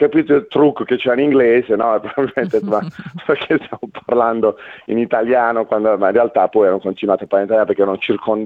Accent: Bari, Apulia, Italy; ma io sono di Bari, quindi c'è anche una bella differenza culturale tra nord e sud in Italia già.

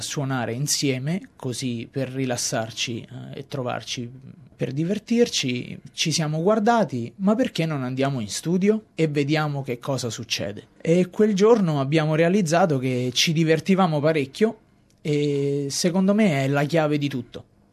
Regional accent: Latina, Lazio, Italy; moved away as an adult; now in Australia; Sono di Latina e ho 32 anni, faccio lo chef di professione. In Australia ormai da febbraio 2013, quindi 3 anni e mezzo

